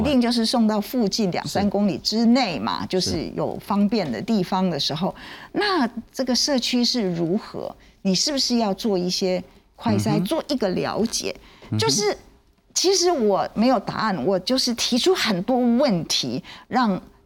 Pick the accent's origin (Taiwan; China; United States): Taiwan; 我们台湾人